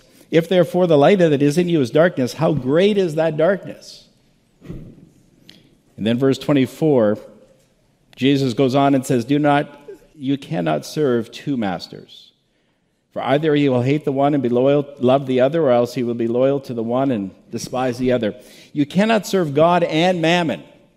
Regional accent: Kelowna, British Columbia, Canada; Some of you know we are originally from Canada. And so our home city, Kelowna, BC, had a massive wildfire.

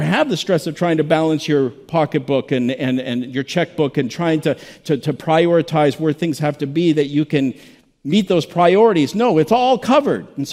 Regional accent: Kelowna, British Columbia, Canada; Some of you know we are originally from Canada. And so our home city, Kelowna, BC, had a massive wildfire.

